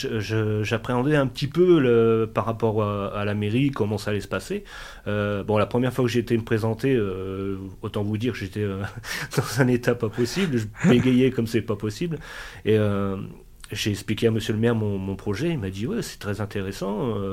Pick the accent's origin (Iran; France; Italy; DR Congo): France; Vaumoise, Hauts-de-France; Vaumoise, c'est mon village natal.